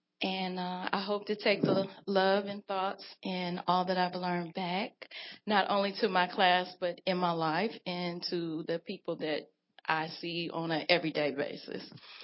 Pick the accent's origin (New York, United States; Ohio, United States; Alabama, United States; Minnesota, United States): Alabama, United States; Huntsville; I'm from the Tennessee Valley, where previously known as Huntsville, but we changed our name to Tennessee Valley to include the Boaz, the Huntsville, Fayetteville, and Athens.